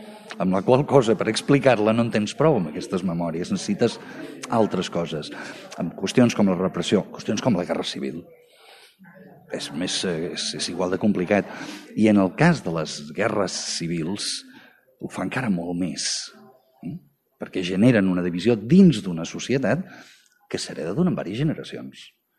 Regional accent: Sabadell, Catalonia, Spain; en sóc el director i sóc de Sabadell

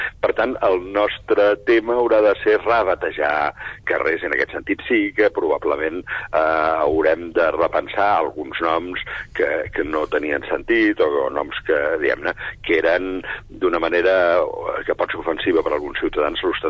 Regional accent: Terrassa, Catalonia, Spain; Jo soc de Terrassa

